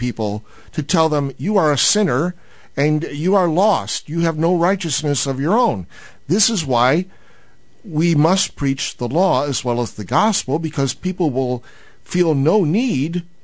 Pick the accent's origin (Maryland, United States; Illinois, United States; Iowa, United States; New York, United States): Illinois, United States; Chicago; growing up in Chicago as a Cubs fan taught me the theology of the cross.